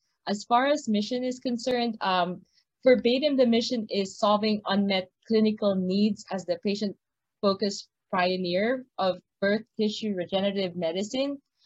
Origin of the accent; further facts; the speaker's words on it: Philippines; moved away as an adult; now in Miami, United States; I am originally from the Philippines, was born and raised. I guess my biggest defining moment was moving to the US. So I moved here when I was 21, actually 3 days after my college graduation. So my family and I packed up and moved to Miami.